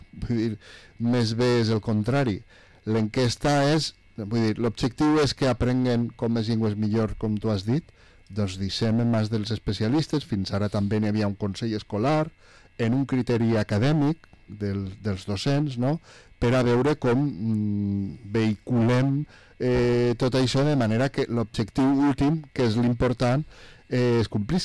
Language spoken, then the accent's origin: Catalan; Valencian Community, Spain; el nostre dia com a valencians.